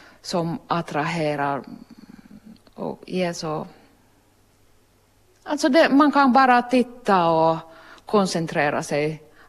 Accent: Savonia, Finland; Swedish is a second language; Jag är från Savolax och svenska är inte min kanske den starkaste, men jag gjorde det.

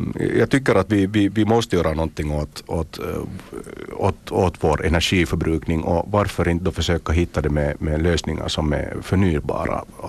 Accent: Nagu, Southwest Finland, Finland; när jag kommer från Nagu, så vet jag, okej, nu är jag på rätt farled här.

